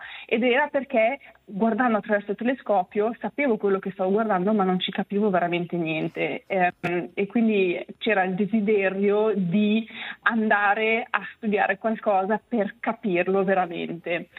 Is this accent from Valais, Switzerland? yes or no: no; Ticino, Switzerland; Io sono nata nel Locarnese e cresciuta nelle terre di Piedemonte in Valle Onsernone